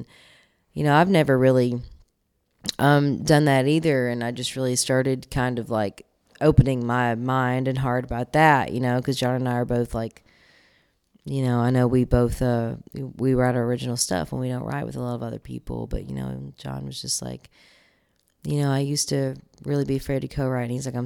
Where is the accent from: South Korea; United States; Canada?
United States; Monkey's Eyebrow, Kentucky; like in Monkey's Eyebrow, I grew up in literally like backwater country. It's kind of flood country. I grew up in the Ohio River bottoms there.